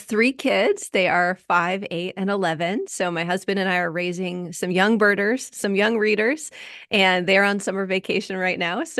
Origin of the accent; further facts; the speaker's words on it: Wisconsin, United States; now in Mission Viejo, United States; We're in Orange County, Mission Viejo, but I am originally from the North Woods of Wisconsin.